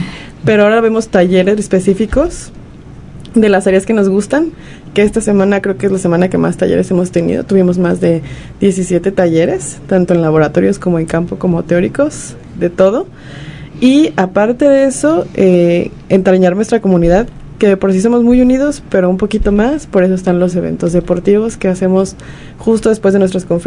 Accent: Mexico City, Mexico; Creo que ya todos se conocía como la chilanga de aquí

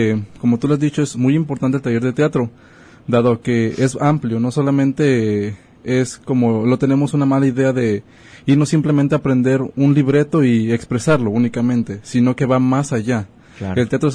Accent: Guadalajara, Jalisco, Mexico; Yo vengo de Guadalajara, así es.

